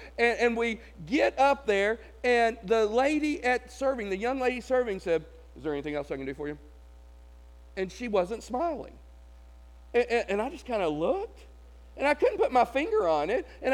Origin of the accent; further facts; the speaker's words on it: Tennessee, United States; I'm from Tennessee, so not as much, but I'd been in Texas for 5 or 6 years, so I knew good Mexican food.